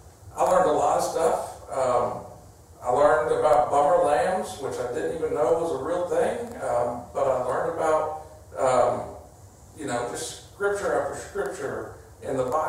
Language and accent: English; Texas, United States; We used to have border collies when I was growing up in Texas.